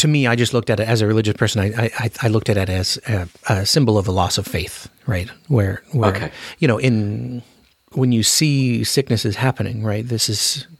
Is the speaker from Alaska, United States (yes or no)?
yes; Alaska, United States; And you know, I grew up in Alaska, so like I was used to going to sleep when it was light outside and waking up when it was light outside during the summer